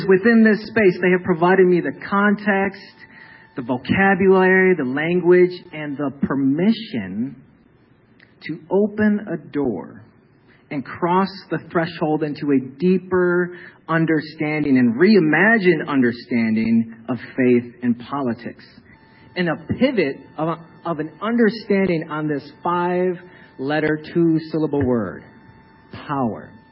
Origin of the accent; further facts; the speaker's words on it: Grand Rapids, Michigan, United States; I am from Grand Rapids, Michigan.